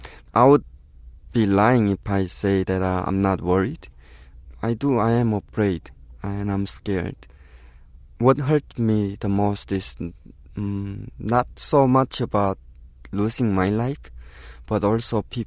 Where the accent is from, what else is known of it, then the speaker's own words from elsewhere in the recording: North Korea; I didn't know the normal side of American growing up in North Korea. Only thing that I knew about America was the propaganda that I consumed from growing up in North Korea